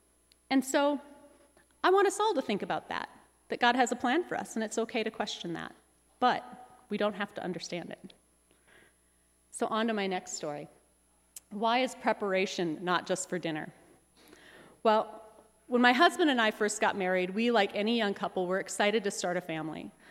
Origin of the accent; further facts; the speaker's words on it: Driscoll, North Dakota, United States; As Pastor Steve said, my faith really began in a small town. I grew up in Grace Lutheran Church in Driscoll, North Dakota, just east of here. And like many small town kids, going to church and the church life became my social life.